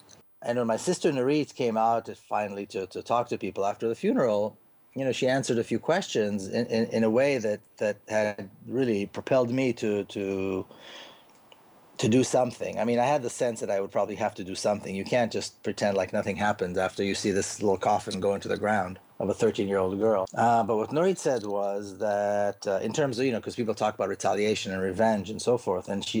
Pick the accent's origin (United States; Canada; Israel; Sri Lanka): Israel; Jerusalem, Jerusalem District; even though I grew up in Jerusalem, I never met Palestinians because Jerusalem is a racist, segregated city.